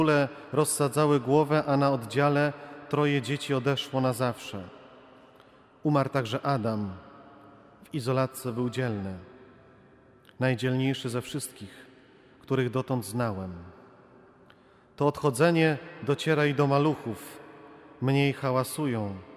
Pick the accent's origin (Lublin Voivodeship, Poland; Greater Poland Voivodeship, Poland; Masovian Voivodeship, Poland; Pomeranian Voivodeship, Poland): Masovian Voivodeship, Poland; Warsaw; Kiedy spotkałem moich kumpli z Targówka, bo tutaj się wychowałem na Targówku.